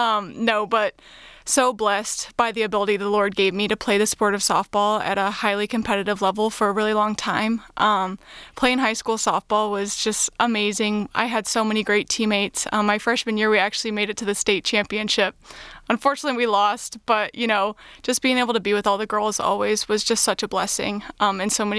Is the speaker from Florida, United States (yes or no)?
no; Hartland, Michigan, United States; So born and raised in Heartland, Michigan. Go Eagles for all the Heartland people out there.